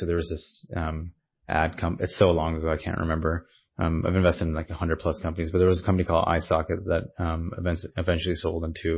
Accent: United States; So my background's pretty simple. Born and raised in the States.

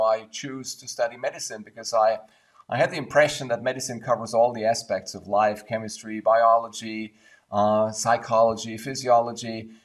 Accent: Ulm, Baden-Württemberg, Germany; at the medical school and University of Ulm in my hometown

